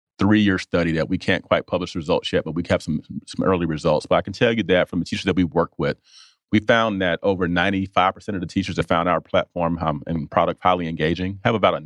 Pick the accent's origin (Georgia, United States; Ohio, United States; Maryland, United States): Georgia, United States; Atlanta; I came from very humble beginnings. I grew up in Southwest Atlanta, not much money at all, but I was a poor kid with good grades